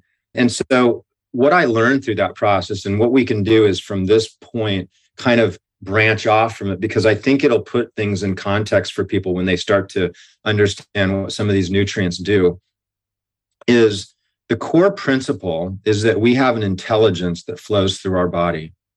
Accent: Hawaii, United States; also born or lived in Camp Lejeune, North Carolina; And well, I grew up in Hawaii, which was amazing. But before that, we were in Camp Lejeune.

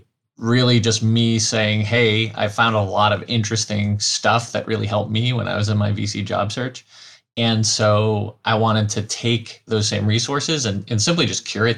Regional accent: Massachusetts, United States; I grew up in Massachusetts, Go Sox, really, had a very kind of typical middle-class upbringing there.

